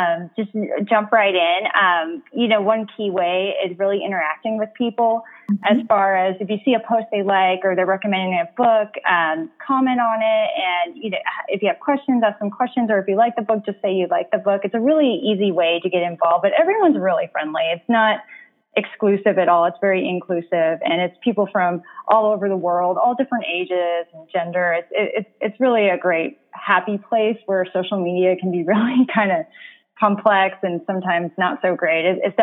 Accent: Oklahoma, United States; also born or lived in California / Massachusetts / Ohio / Texas; now in Phoenix, United States; I'm actually not from here originally. I was born in California, and my dad's job with the government kind of took us all over. So I've lived in Massachusetts, Ohio, Texas, and Oklahoma. Mainly grew up in Oklahoma.

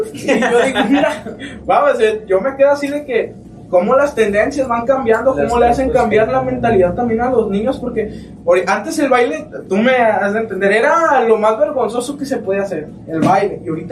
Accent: Villa de Álvarez, Colima, Mexico; Bueno, yo soy de aquí de Villa de Álvarez.

